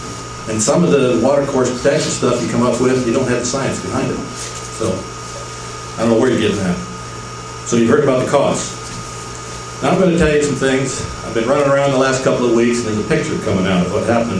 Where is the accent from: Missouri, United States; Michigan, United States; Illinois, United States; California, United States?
California, United States; Eureka; I'm an RPF. I'm from the Eureka area.